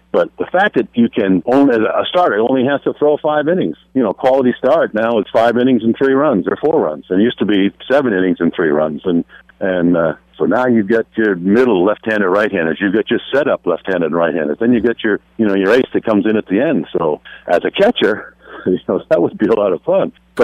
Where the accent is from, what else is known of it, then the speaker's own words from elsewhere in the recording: Charlestown, New Hampshire, United States; Well, I grew up in New Hampshire.